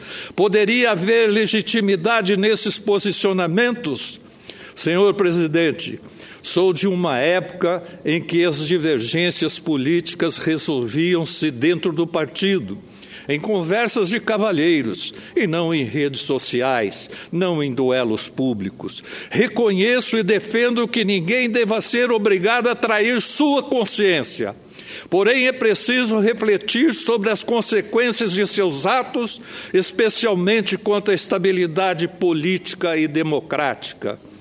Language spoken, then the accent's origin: Portuguese; Franca, São Paulo, Brazil; eu represento com muito orgulho o Estado de São Paulo e venho do interior, lá da região de Franca, da capital do calçado.